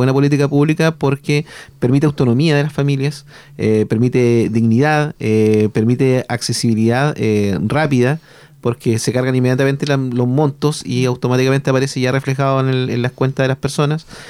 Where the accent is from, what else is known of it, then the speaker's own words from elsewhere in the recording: Lota, Biobío, Chile; yo soy de Lota. Entonces, hay en mis redes sociales muchas familias de Lota.